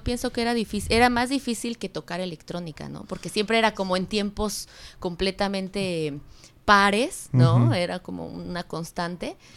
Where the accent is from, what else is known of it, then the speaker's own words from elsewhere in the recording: Mexico City, Mexico; now in Playa del Carmen, Mexico; Bueno, yo soy de la Ciudad de México, de Iztapalapa, para el mundo.